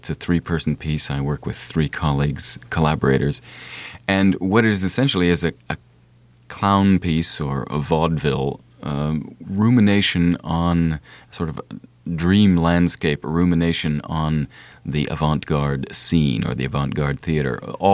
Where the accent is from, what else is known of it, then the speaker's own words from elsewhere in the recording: United States; as an American, I feel very proud to have some tie to, sort of like jazz music.